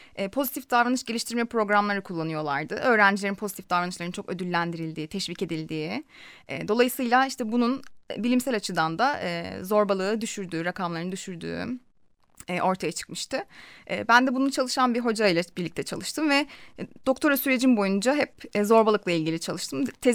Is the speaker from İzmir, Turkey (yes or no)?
yes; İzmir, Turkey; Zaten İzmirliyim ve İzmir'de okumuştum üniversiteyi de.